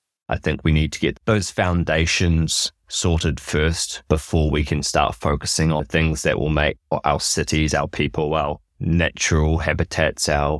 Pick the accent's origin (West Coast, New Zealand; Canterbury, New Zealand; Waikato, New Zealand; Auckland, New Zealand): Auckland, New Zealand; I grew up in Auckland, and it is a very hard place to live in regards to how sparse it is, transport, the congestion problems that we have.